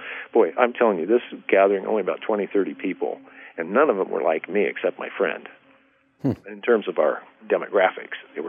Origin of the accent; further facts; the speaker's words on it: Salt Lake City, Utah, United States; born there; You know, I actually grew up in the Mormon church, Hank. I think you know that. I was born in Salt Lake City. Family, I don't know how many generations were, you know, Utah grounded and part of that church.